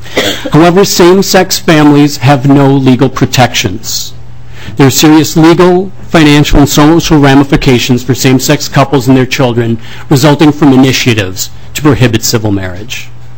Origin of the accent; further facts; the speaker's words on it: Chaska, Minnesota, United States; now in Minneapolis, United States; As a native Minnesotan, I grew up in Chaska, graduated from St. Olaf College, and received my medical degree in pediatric training from the University of Minnesota.